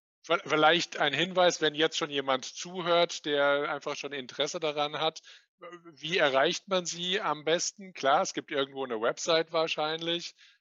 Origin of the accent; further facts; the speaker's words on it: Frankfurt, Hesse, Germany; als Frankfurter interessiert mich natürlich, wo es stattfinden wird.